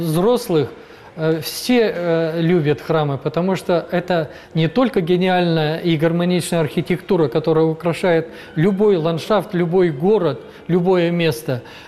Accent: Ural, Russia; Да, да, я уралец, поэтому я безумно люблю Урал.

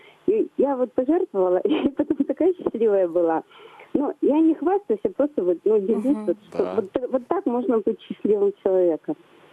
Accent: Yekaterinburg, Sverdlovsk Oblast, Russia; я из Екатеринбурга.

